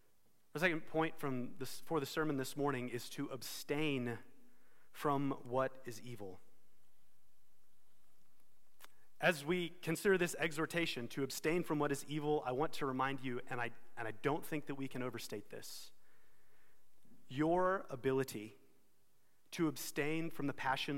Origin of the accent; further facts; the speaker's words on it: Texas, United States; Again, as a Texan, I don't understand it, but I've seen it.